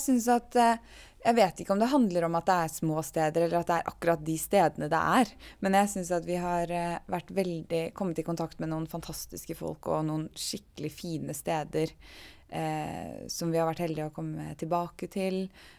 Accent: Eastern Norway, Norway; sånn jeg er vant til fra Østlandet, hvor jeg er fra, da.

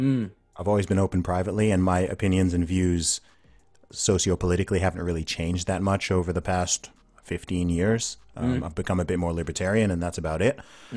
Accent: Saudi Arabia; and I grew up in Saudi Arabia, so you have to remember, like, who sets the rules, right?

